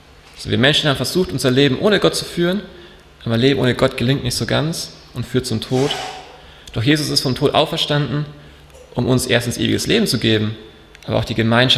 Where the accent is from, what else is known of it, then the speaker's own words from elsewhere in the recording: Landau an der Isar, Bavaria, Germany; Ich bin in Landau an der Isar aufgewachsen. Das ist in Bayern ein Stückchen weg von hier. Mit drei Schwestern auf einem Bauernhof daheim. Genau, ich bin 21 Jahre alt. Ich bin 2020, nachdem ich Abi gemacht habe, nach England gegangen für ein Jahr.